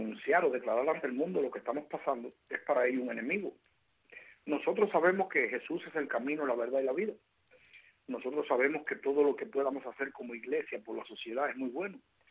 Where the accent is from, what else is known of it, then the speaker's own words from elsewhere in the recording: Cuba; Yo soy un cubano que nunca abandonaré mi país.